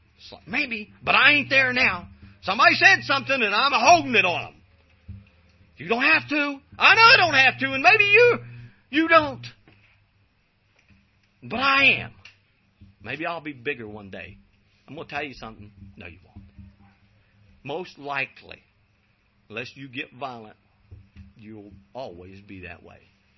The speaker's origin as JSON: {"language": "English", "region": "West Virginia", "country": "United States", "said": "just the fact that I'm from West Virginia and I drove freely from there, not asking anybody any permission, all the way out here to Missouri"}